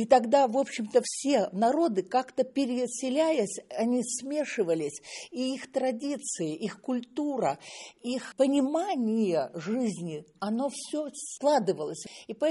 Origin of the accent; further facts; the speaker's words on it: Kamensk-Uralsky, Sverdlovsk Oblast, Russia; born there; now in Moscow, Russia; Я родилась на Урале, на УАЗе. Это Уральский алюминиевый завод, при Каменске-Уральском строился тогда. В бараке для ссыльнопереселенцев, для врагов народа.